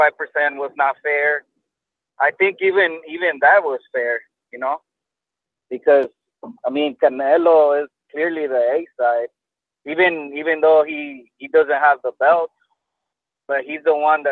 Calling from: Los Angeles, California, United States; Los Angeles.

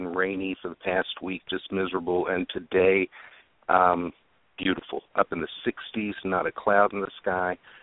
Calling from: Virginia, United States; I am calling from Virginia, from home.

